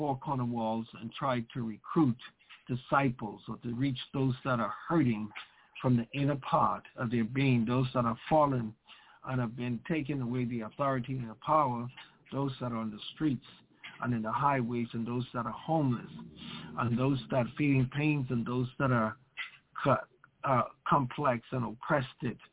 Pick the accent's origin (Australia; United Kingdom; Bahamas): Bahamas; now in United States; Well, a little background for where I came from is that I'm actually a born of Bahamian. Now I'm American, a citizen of the same.